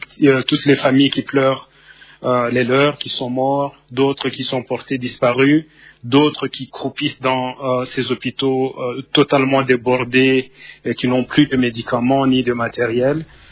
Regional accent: Goma, North Kivu, DR Congo; Je suis moi-même de Goma et on en a vu des choses.

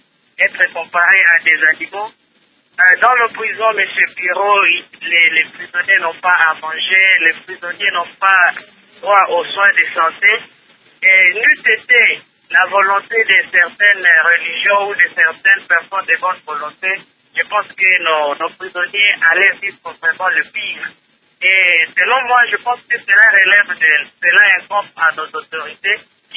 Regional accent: Beni, North Kivu, DR Congo; Surtout ici chez nous à Béni

